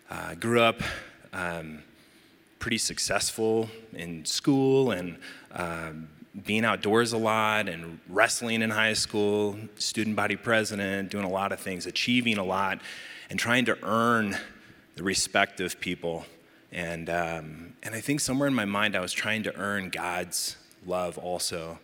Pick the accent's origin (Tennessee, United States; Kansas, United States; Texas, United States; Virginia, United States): Kansas, United States; Wichita; Boy, I grew up in Wichita, Kansas, a long time ago.